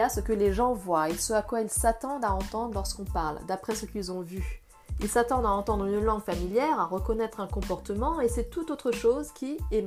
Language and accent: French; Strasbourg, Grand Est, France; born there; Ma mère est de Hong Kong, mon père d'Indonésie et moi je suis née à Strasbourg en France.